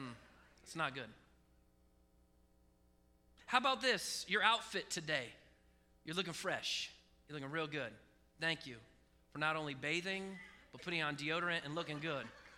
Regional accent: Oregon, United States; When we were growing up in Oregon, one of my favorite family traditions was the yearly Easter egg hunt.

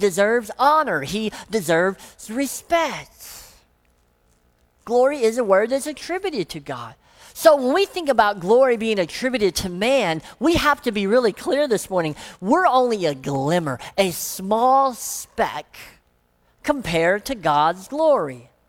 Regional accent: Deep South, United States; I grew up in the Deep South, and we do word pictures very well.

